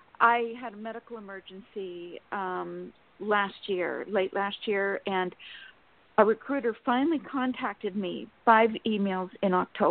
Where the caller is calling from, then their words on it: Sacramento, California, United States; from Sacramento, California.